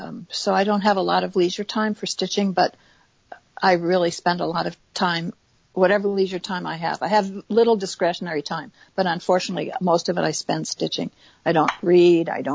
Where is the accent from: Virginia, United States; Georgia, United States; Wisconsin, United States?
Wisconsin, United States; Well, I'm also a Green Bay Packer fan. I'm a cheesehead from Wisconsin.